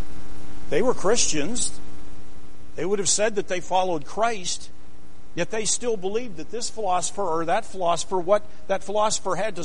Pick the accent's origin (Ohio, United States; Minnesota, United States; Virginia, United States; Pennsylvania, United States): Pennsylvania, United States; I grew up near Pittsburgh. I'm part of Steeler Nation.